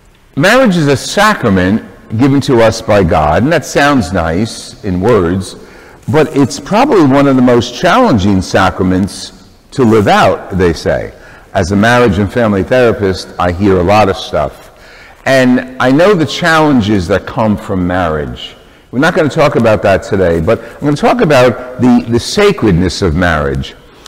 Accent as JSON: {"language": "English", "region": "New York", "country": "United States", "said": "I'm from New York, and I snowbird in and out of here periodically"}